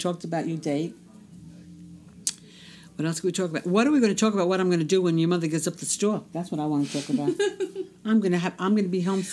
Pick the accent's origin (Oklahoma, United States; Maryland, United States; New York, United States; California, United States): New York, United States; Bronx; I'm from the Bronx. We're tougher from the Bronx. We walk in the cold.